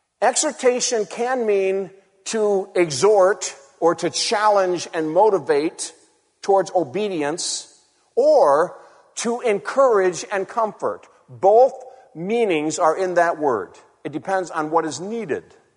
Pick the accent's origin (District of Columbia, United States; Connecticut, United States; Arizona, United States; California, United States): Connecticut, United States; I was raised in Connecticut, grew up living in a government-subsidized housing development.